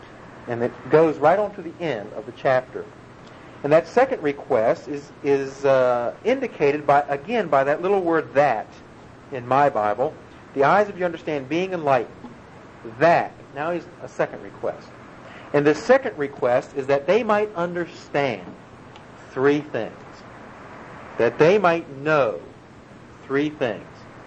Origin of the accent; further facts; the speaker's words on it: Washington, District of Columbia, United States; Val and I have an ongoing rivalry since I'm from Washington, D.C. area.